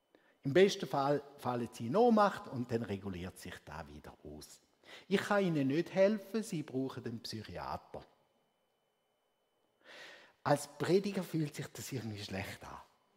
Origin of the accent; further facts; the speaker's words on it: Switzerland; Als Schweizer, Prägung über Generationen, haben wir eine ganz starke Betonung auf Sicherheit durch Absicherung.